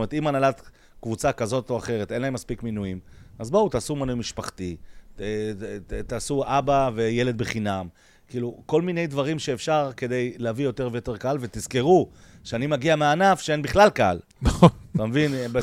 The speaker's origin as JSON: {"language": "Hebrew", "town": "Netanya", "region": "Central District", "country": "Israel", "said": "אני מנתניה"}